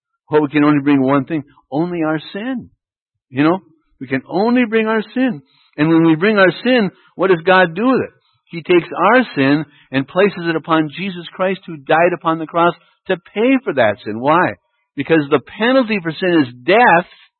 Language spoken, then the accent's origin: English; Duluth, Minnesota, United States; I'm from Duluth up there in Lake Superior.